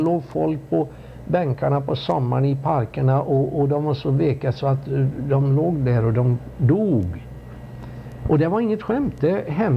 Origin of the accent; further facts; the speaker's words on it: Chicago, Illinois, United States; Men så fort de börjar på att få veta att vi var från Chicago, då drog de sig undan lite, undan för undan, du vet.